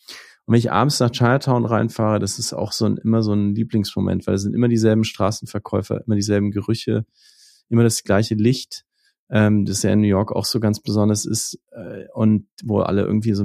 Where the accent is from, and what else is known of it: Nuremberg, Bavaria, Germany; born or raised there